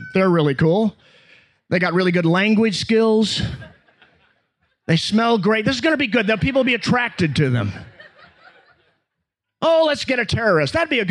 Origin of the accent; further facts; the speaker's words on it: United States; I guess that's because I'm American and maybe Americans are like this